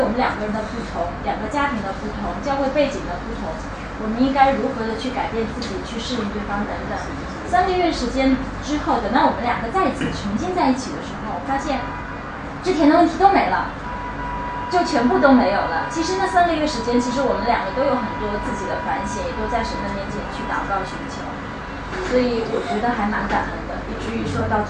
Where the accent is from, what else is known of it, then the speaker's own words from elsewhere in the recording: Xi'an, Shaanxi, China; now in Shanghai, China; 因为我是西安人，我家不在上海